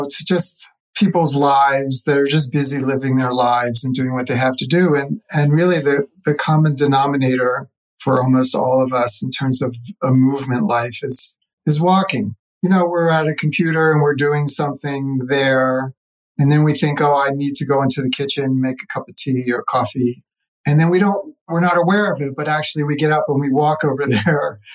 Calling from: New Mexico, United States; I'm in New Mexico.

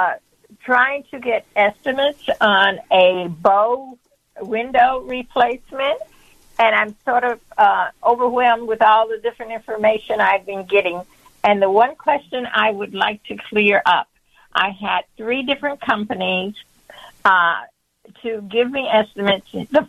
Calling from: Matteson, Illinois, United States; I'm calling from Matteson, Illinois.

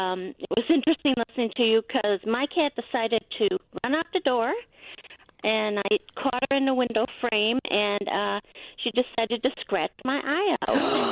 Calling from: Wisconsin, United States; I'm from calling from Wisconsin.

